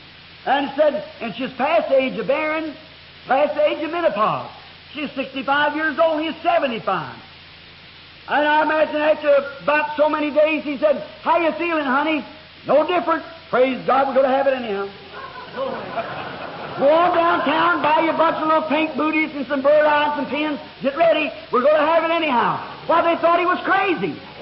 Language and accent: English; the South, United States; I'm a Southerner. I'm slow, and I just can't think of it too fast.